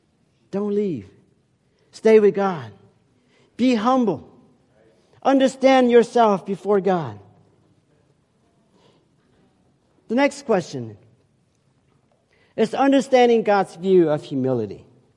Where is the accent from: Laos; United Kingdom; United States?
Laos; We're going to go and train to be the underground church in Laos, my home country.